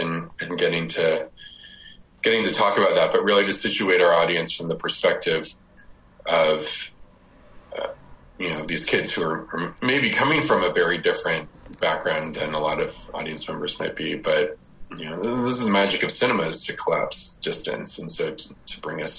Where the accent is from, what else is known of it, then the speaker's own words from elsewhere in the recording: United States; as an American growing up, in history class, all that I got about Cambodia was maybe one or two sentences for the Khmer Rouge.